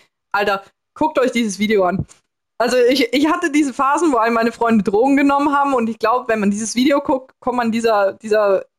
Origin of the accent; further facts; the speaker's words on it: Switzerland; ich bin Schweizerin, ne? Ich bin keine Deutsche. Also wir haben ein anderes Medienumfeld, in dem wir groß geworden sind, mit auf Schweizerdeutsch synchronisierten Sachen